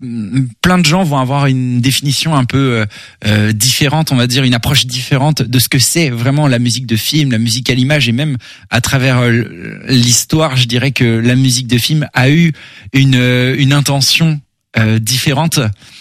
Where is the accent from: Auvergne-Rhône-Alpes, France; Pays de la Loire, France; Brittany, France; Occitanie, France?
Pays de la Loire, France; Angers; born or raised there; also born or lived in Nancy